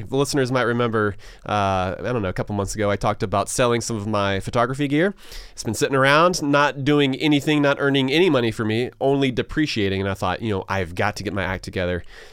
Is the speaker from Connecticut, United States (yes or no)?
no; Augusta, Georgia, United States; I mean, I grew up in Augusta, which is very much still Coca-Cola territory.